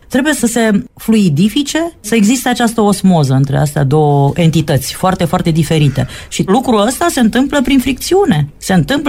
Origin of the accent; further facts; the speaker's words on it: Romania; noi ca români am zis, domne, dar nu ne place cum ne-au așezat ăștia